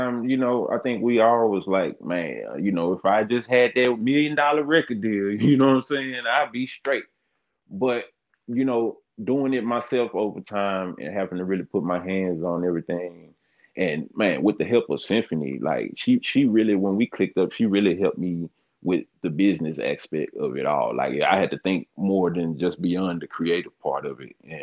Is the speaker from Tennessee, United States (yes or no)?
yes; Memphis, Tennessee, United States; I'm from Frazier in Memphis, you know what I'm saying? Shout out North Memphis, Frazier, New Homes, and the Grove.